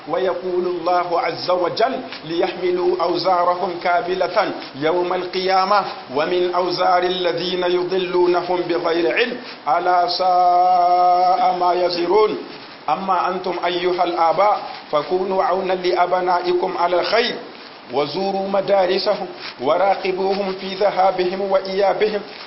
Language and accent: Arabic; Niger; اللهم احفظ بلادنا النيجر واجعله آمنا مطمئنا